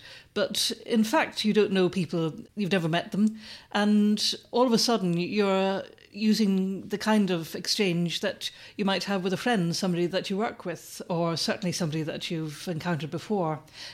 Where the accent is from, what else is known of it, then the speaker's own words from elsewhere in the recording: Ireland; And when I was growing up in Ireland, though, you had a kind of etiquette